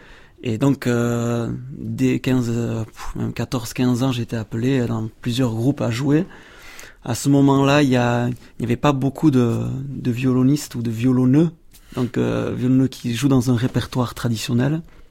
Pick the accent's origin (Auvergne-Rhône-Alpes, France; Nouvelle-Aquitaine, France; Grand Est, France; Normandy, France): Nouvelle-Aquitaine, France; Bayonne; Moi, je suis de Bayonne, même si mes parents sont de deux villages de Basse-Navarre, des Aldudes et de Beorligui. Donc moi je suis né à Bayonne, mais j'ai toujours été imprégné dans cette culture basque